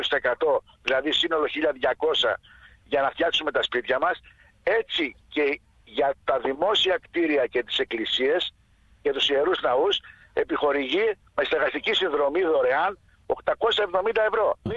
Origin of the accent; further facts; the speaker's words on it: Vrysa, North Aegean, Greece; επειδή κάτω στη Βρύσα που πλήγει και το χωριό μου κατά 90% τα σπίτια